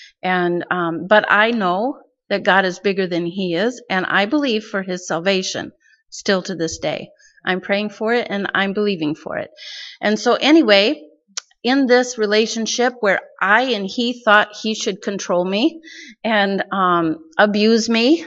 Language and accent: English; Michigan, United States; moved away as an adult; Here we were in Wisconsin. I was born and raised in Michigan.